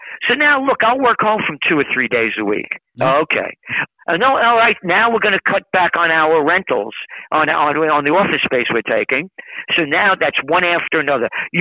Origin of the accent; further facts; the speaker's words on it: Bronx, New York, United States; born there; And I'm a guy born in the Bronx, right?